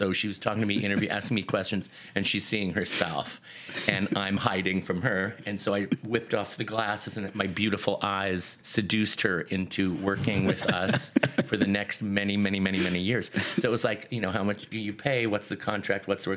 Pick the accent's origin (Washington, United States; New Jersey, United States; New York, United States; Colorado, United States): Washington, United States; Seattle; I grew up in Seattle. That's where that was.